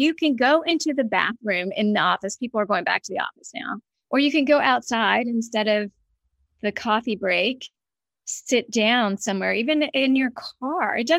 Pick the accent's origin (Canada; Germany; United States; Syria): United States; the South; I'm from the South originally.